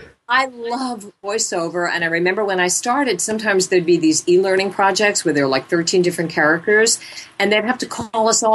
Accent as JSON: {"language": "English", "region": "New York", "country": "United States", "tie": "born or raised there", "also_born_or_lived": "Los Angeles", "said": "I've been in New York. I grew up in New York. I spent 4 years in L.A. and I loved it. And then I didn't love it. And I left."}